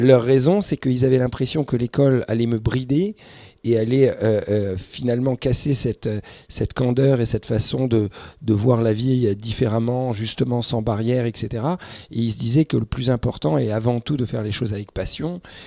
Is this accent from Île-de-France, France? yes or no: yes; Paris, Île-de-France, France; on est arrivé à Paris et depuis l'âge de 5 ans j'ai grandi à Paris